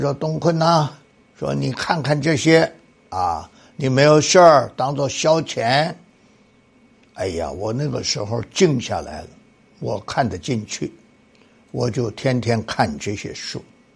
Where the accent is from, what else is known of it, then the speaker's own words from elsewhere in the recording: Hebei, China; 他也是河北人，我也是河北人，两个人一谈起来啊，还离得不远